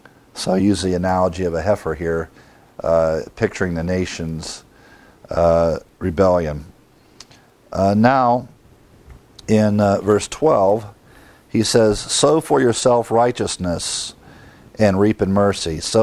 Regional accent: Ohio, United States; Growing up in Ohio, the farmers had to, in the spring, plow the ground in order to plant the seed.

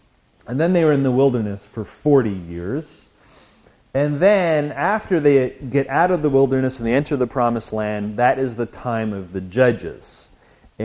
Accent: Canada; I'm from Canada originally, and I have three passports. I have a British passport, a Canadian passport, and an American passport.

